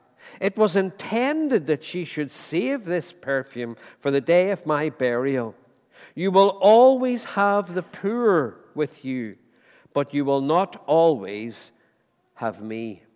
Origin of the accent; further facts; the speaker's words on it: Ireland; Well, I am Irish, I'm sorry. And the man at the machine's Irish as well, so you've no help, no chance this morning.